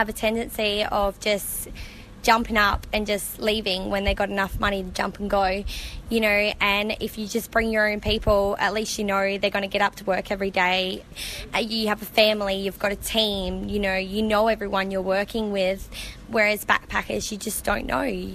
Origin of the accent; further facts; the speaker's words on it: Edithburgh, South Australia, Australia; I'm from Edithburgh on the York Peninsula, located in South Australia.